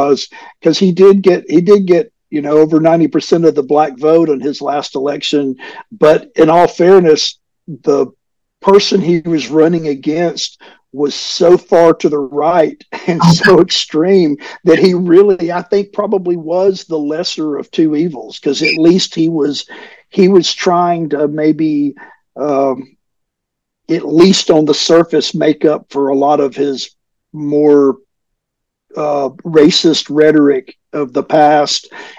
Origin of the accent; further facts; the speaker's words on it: Alabama, United States; Cooley and I grew up in North Alabama, which is, a very politically conservative place.